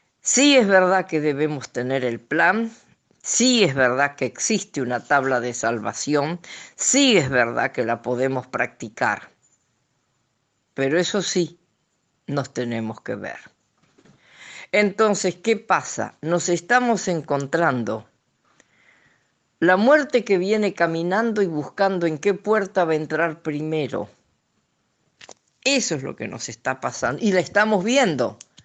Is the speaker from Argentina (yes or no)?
yes; Argentina; Somos argentinos y nos vemos en la encrucijada más dolorosa